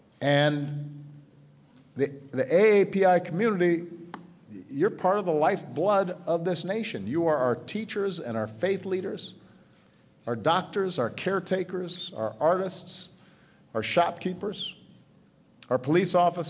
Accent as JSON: {"language": "English", "region": "Hawaii", "country": "United States", "tie": "born or raised there", "also_born_or_lived": "Indonesia", "said": "I grew up in Hawaii. I spent time in Indonesia as a young boy. The food, the culture, the spirit of the Asia Pacific region, that's who I am."}